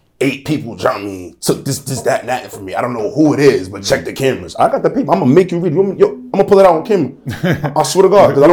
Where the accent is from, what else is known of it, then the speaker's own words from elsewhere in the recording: Brownsville, New York, United States; No disrespect for nobody from Sunset, but like, you tell me what you got. I'm from Brownsville.